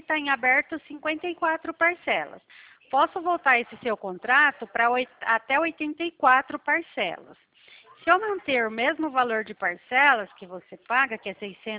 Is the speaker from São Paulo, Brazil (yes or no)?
no; Santo Inácio, Paraná, Brazil; Eu sou paranaense também. Eu sou de Santo Inácio, aqui da divisa.